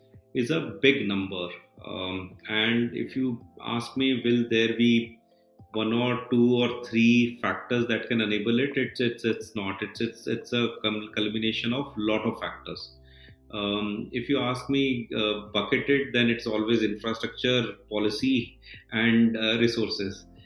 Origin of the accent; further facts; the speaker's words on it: Ajmer, Rajasthan, India; I come from Ajmer